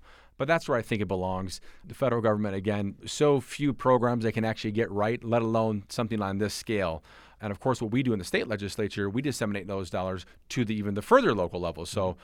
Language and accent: English; Michigan, United States; I'm originally from Michigan. I had a front row seat to NAFTA and what frankly, trade can and can't do.